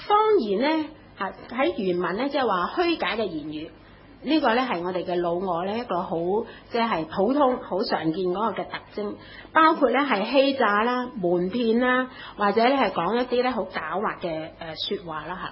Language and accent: Cantonese; Hong Kong; 咁我哋香港人咧就係要好多係自己噶嘛嚇，我自己嘅餐具，我自己嘅杯，就喺屋企食飯都係噶嘛。